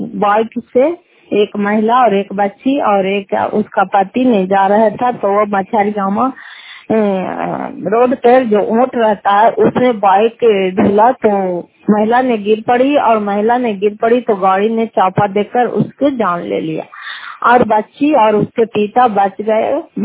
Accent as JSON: {"language": "Hindi", "town": "Fatehpur", "region": "Bihar", "country": "India", "said": "घर फतेहपुर पंचायत मकरौता जिला नालंदा क्राय पथरा ब्लॉक की निवासी हूँ।"}